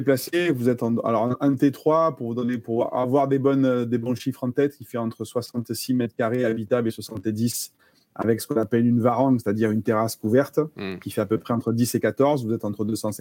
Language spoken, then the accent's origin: French; Montpellier, Occitanie, France; ma région d'origine, Montpellier